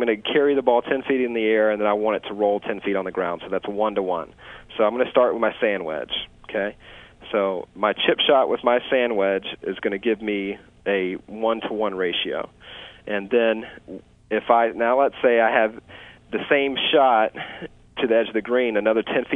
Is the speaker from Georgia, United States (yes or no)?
yes; Atlanta, Georgia, United States; And a good just mechanical short game tip that my instructor that I grew up learning from in Atlanta taught me